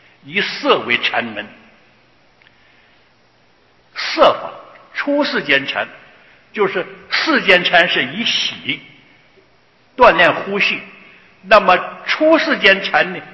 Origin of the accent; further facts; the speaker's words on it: Taiwan; 我们从台湾来。到了美国啊，一个白天一个晚上，这个时间就不一样